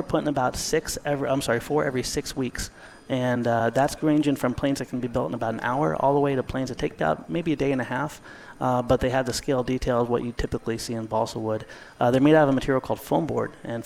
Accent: Ohio, United States; I grew up in Ohio on a little tiny airport.

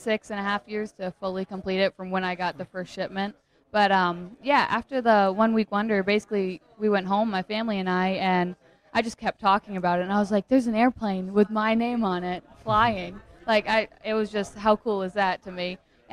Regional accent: Maine, United States; now in Daytona Beach, United States

